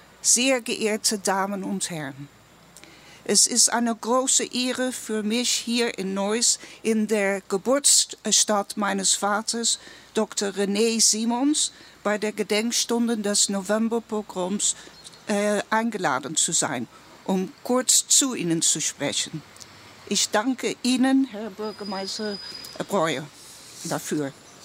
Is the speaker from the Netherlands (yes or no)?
yes; Amsterdam, North Holland, Netherlands; ich bin in Amsterdam aufgewachsen